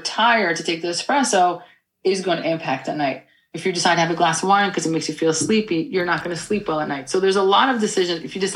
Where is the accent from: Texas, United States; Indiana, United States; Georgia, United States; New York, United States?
New York, United States; I'm such a New Yorker. It's crazy.